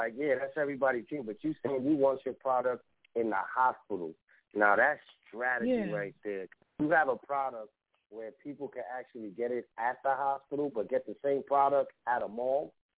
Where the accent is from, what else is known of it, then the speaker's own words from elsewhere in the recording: Bronx, New York, United States; now in Midwest, United States; I'm from the Bronx. I mean, I'm in the Midwest, but I'm from the Bronx, and I love supporting New York people that are doing their thing.